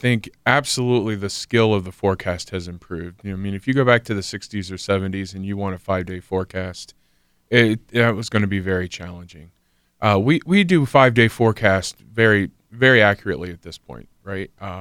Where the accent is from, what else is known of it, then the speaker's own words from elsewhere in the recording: Miamisburg, Ohio, United States; Yeah, Miamisburg.